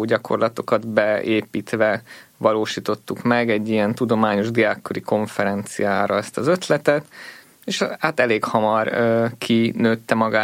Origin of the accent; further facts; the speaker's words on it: Szombathely, Vas, Hungary; now in Budapest, Hungary; mindketten Szombathelyről származunk